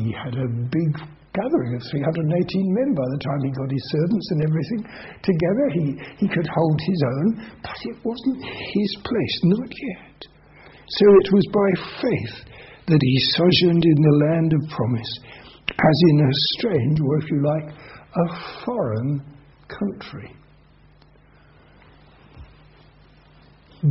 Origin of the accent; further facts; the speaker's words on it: United Kingdom; We would say that we're British and we'd be happy to be British.